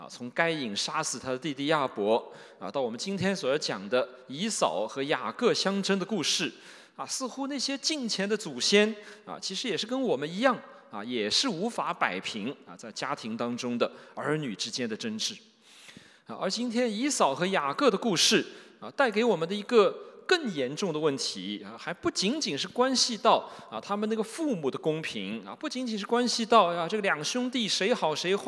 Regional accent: China; 我们中国人我们就知道你在那个幼儿园开始就不能够输在起跑线上是吧

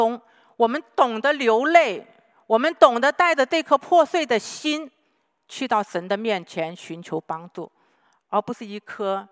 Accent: China; 断过奶的孩子八九个月，在我们中国人文化，对不对？

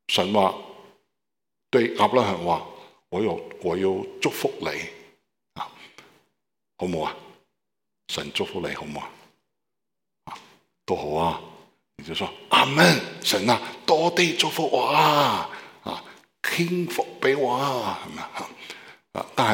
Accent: Beijing, China; Cantonese is a second language; 咁我系北京人，佢系香港人啊

